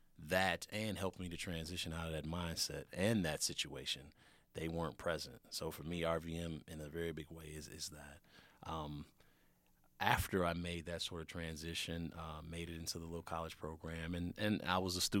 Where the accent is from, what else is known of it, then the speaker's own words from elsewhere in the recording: Racine, Wisconsin, United States; also born or lived in Chicago, Illinois; I grew up in Racine, originally from Chicago, but Racine is home.